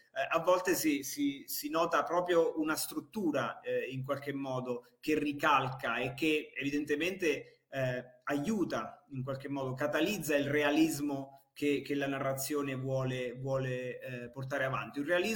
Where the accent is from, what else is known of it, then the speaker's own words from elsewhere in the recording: Celano, Abruzzo, Italy; si parla di Celano, il mio paese